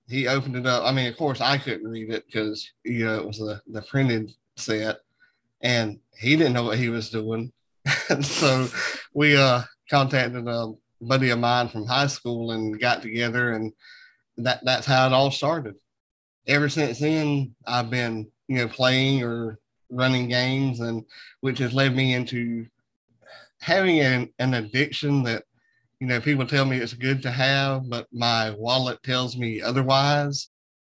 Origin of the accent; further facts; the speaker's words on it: Canada; accent: Canadian; He makes fun of my Canadian accent. I make fun of his Texas accent, and we just have a good time.